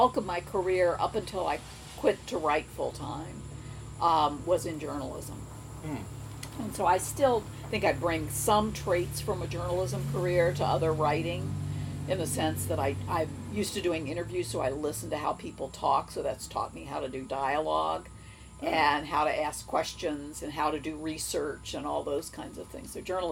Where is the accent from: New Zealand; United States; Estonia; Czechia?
United States; Virginia; I grew up in Northern Virginia and went to high school up there.